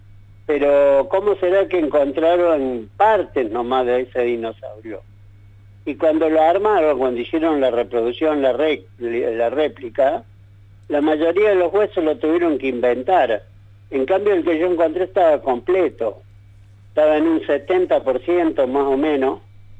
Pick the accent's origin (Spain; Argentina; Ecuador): Argentina; Córdoba; Yo doné una a mi pueblo en Córdoba.